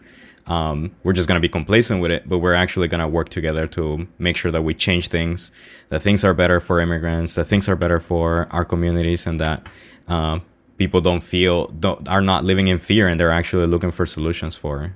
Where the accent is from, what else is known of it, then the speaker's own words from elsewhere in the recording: Guatemala; English is a second language; now in Boston, United States; when I came to the United States, I knew that things were going to be difficult. I was coming from Guatemala, you know, trying to seek for a better life. And, you know, I came to Boston.